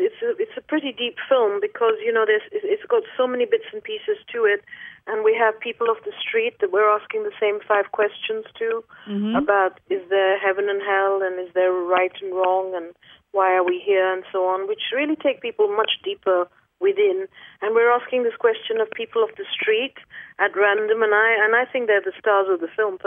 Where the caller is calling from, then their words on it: Sweden; I'm ringing you from Sweden, where the weather is wonderful.